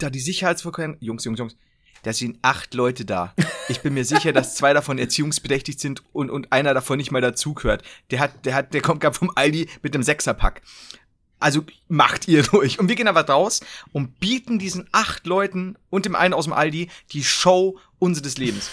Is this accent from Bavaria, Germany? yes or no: yes; Bavaria, Germany; ich bin Bayer, ich habe keine Wahl